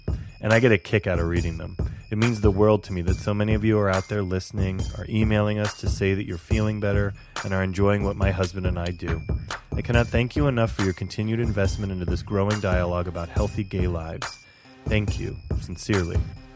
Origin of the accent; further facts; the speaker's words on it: the South, United States; So, you know, I grew up in the South for a good period of time, and almost nowhere there was I ever out.